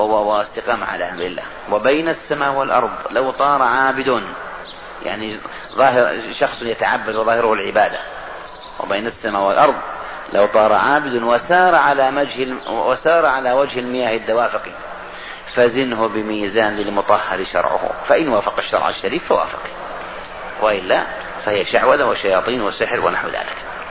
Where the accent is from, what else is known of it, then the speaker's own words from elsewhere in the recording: Morocco; لما دخل الوقت عندنا في المغرب وين يروح يصلي؟